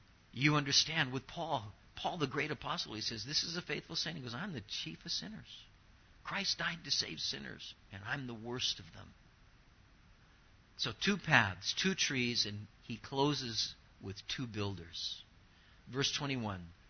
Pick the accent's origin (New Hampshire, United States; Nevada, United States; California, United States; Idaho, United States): California, United States; Anaheim; You know, I grew up in Orange County. I grew up in Anaheim. And I grew up in Anaheim before, you know, there was a whole lot of development going on.